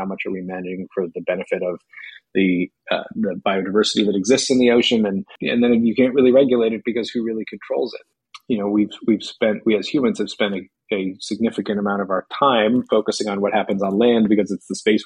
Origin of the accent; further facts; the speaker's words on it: Massachusetts, United States; So I grew up on Cape Cod. I was a full-timer.